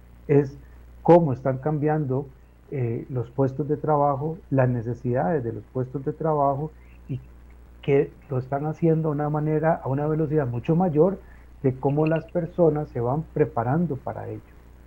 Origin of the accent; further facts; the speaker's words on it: Costa Rica; este país tiene la obligación de proveer una pensión a todas las personas que somos costarricenses.